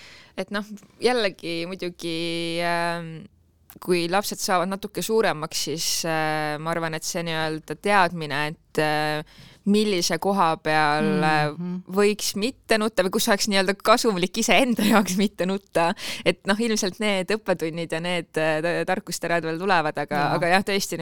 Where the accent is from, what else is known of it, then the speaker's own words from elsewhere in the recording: Jõgeva, Jõgeva County, Estonia; ega ma ei kasvanud ka mitte siin, no ma kasvasin Jugeval kuskil kuredi kängida